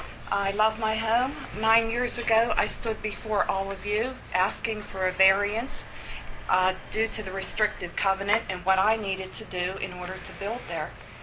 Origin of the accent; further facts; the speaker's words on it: McKeesport, Pennsylvania, United States; And I was born and raised in McKeesport. I work in the city.